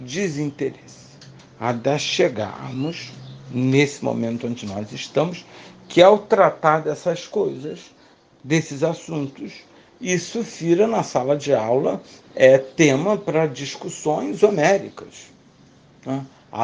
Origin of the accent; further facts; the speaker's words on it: Nova Friburgo, Rio de Janeiro, Brazil; Eu que vim do interior, né, de Nova Friburgo, e era tudo muito grande, muito novo, muito bonito.